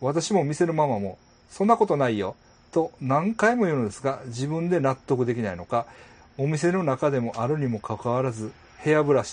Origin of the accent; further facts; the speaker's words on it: Nara, Japan; moved away as an adult; now in Tokyo, Japan; 私は奈良県出身なのですが、大学生から東京に住んでおり、奈良の実家には年数回帰省するという生活を送っています。